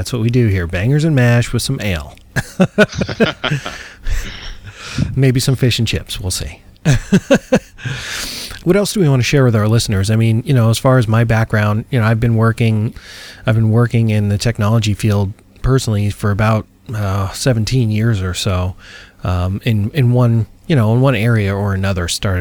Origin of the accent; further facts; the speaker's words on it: New York, United States; now in United Kingdom; I am originally a New Yorker, but I actually live in the UK now